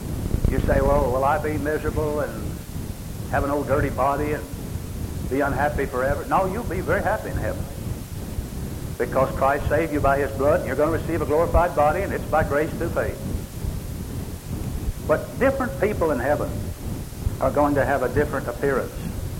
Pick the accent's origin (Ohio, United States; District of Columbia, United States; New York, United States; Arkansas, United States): Arkansas, United States; born there; I was born here in Arkansas, where there are plenty of the Lord's churches.